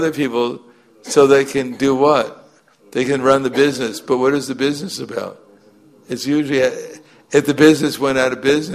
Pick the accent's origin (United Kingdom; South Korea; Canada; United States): United States; New York City, New York; I mean, just like I grew up in New York.